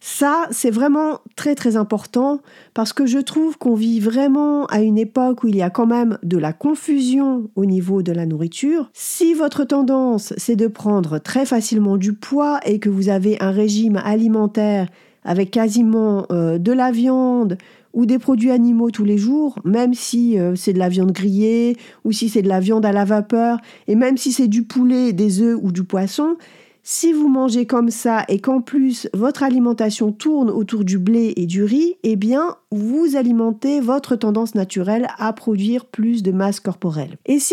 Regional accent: northern France, France; moved away as an adult; now in Paris, France; À 18 ans, j'ai quitté ma ville natale du nord de la France et je suis arrivée à Paris.

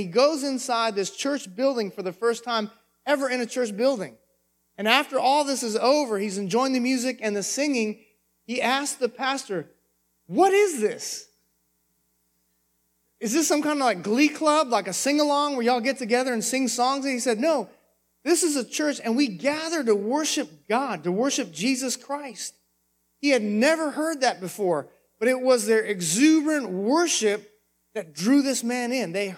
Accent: California, United States; And California is spiritual darkness. My hometown where I grew up is spiritual darkness.

